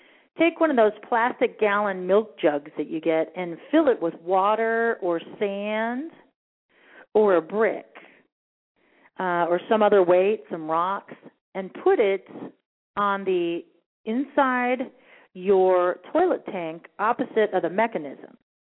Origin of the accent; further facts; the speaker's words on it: Arizona, United States; even though I grew up here in Arizona.